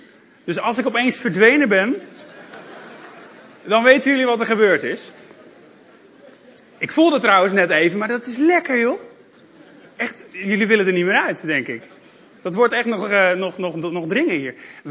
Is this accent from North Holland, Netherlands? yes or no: yes; Amsterdam, North Holland, Netherlands; ik kom uit Amsterdam. Dat was 2 uur rijden